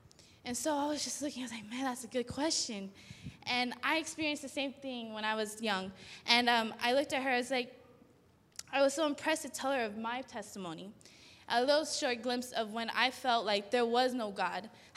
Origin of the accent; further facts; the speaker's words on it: Sacramento, California, United States; I'm originally from Sacramento.